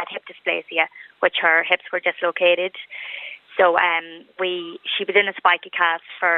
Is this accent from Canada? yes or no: no; Dundalk, Leinster, Ireland; We're from Dundalk, but we'd go over to Mullingar to a chiropractor over there.